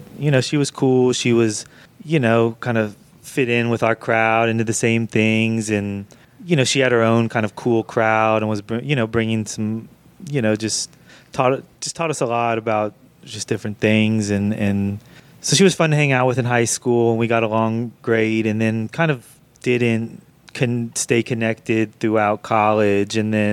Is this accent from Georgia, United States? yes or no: yes; Atlanta, Georgia, United States; So I grew up here in Atlanta, and I went to Paideia School from kindergarten through 12th grade.